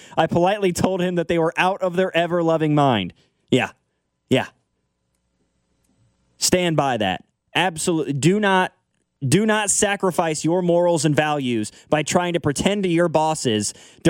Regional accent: Kansas City, Missouri, United States; Oh, I'm from Kansas City.

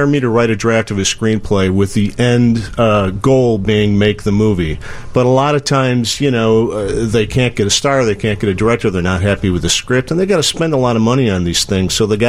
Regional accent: Chicago, Illinois, United States; I think maybe, you know, growing up in Chicago, we had Family Classics with Frazier Thomas.

